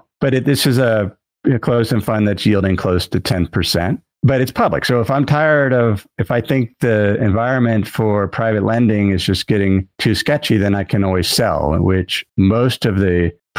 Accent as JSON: {"language": "English", "town": "Cincinnati", "region": "Ohio", "country": "United States", "tie": "born or raised there", "said": "my hometown where I grew up was Cincinnati. So it was a hotel across the Ohio River in Kentucky."}